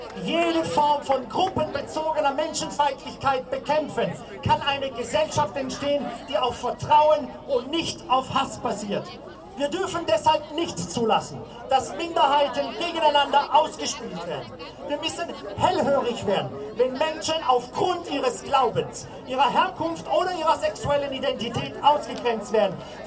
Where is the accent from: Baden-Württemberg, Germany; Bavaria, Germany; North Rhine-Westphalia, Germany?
Baden-Württemberg, Germany; Stuttgart; moved away; Ich habe vor 22 Jahren meine Heimat Stuttgart verlassen